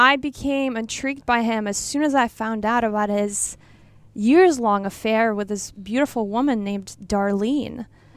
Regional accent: Russia; because I'm actually from Russia.

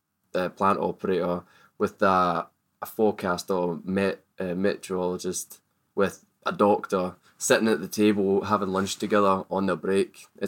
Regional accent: Glasgow, Scotland, United Kingdom; I'm from Glasgow, here to operate equipment in Antarctica.

